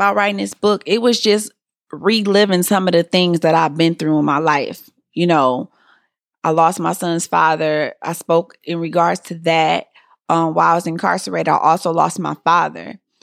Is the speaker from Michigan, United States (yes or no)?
yes; Detroit, Michigan, United States; because I was born and raised in Detroit. Detroit is a hustling town.